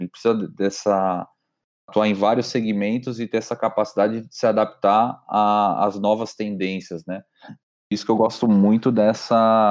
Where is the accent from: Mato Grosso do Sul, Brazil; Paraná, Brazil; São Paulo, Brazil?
São Paulo, Brazil; Santos; Bom, minha trajetória começa na cidade de Santos. Eu comecei a estudar publicidade e propaganda ainda na minha cidade natal.